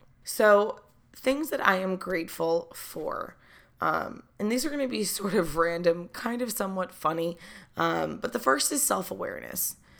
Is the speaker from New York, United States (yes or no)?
yes; New York, United States; I know COVID was a huge, huge factor, especially as a New Yorker